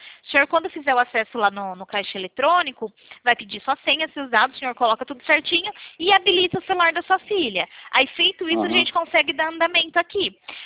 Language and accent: Portuguese; São Paulo, Brazil; São Paulo.